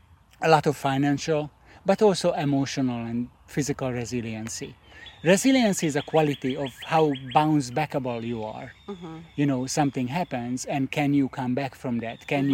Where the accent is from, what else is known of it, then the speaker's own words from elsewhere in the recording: Hungary; I'm from Hungary originally.